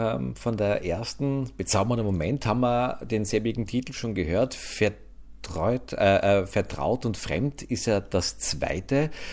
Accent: Austria; Also bei uns in Österreich ist es bei uns schwieriger anzuknüpfen, oder?

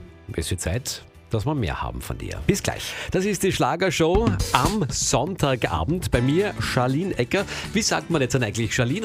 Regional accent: Carinthia, Austria; als Kärntner

